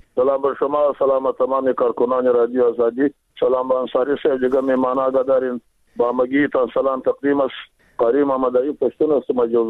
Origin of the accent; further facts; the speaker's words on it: Afghanistan; ما مردم افغانستان به هر صورت خودی ما افغان هستیم، از افغانستان هستیم.